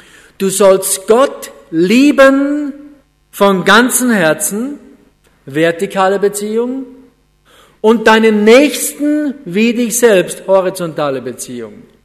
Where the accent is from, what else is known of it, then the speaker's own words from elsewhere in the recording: Styria, Austria; ich wohne übrigens in der Ramsau. Viele von euch waren schon in der Gegend. Die Ramsau, das ist das Dorf ein bisschen höher oben. Da bin ich geboren, aufgewachsen. Wohne noch immer in dem Haus, wo ich geboren bin.